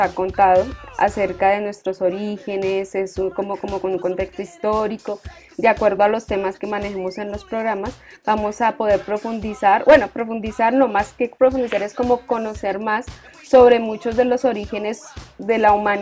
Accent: Colombia; pero en verdad el teatro nativo de nosotros como colombianos y como latinoamericanos, como hispanos, viene desde esas expresiones orales místicos, podría decirse, de nuestros indígenas

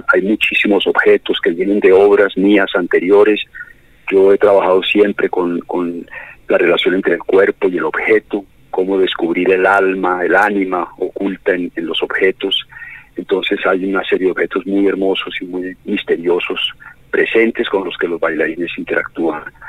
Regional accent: Colombia; así somos los colombianos, así nacimos

